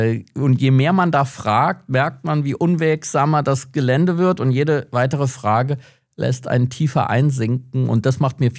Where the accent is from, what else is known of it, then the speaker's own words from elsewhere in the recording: Schlitz, Hesse, Germany; in meiner Heimatstadt Schlitz viermal im Jahr die gesamte Stadt von amerikanischen Manövern besiedelt wurde. Und für mich war das die absolute Selbstverständlichkeit, eben Englisch zu lernen mit amerikanischen GIs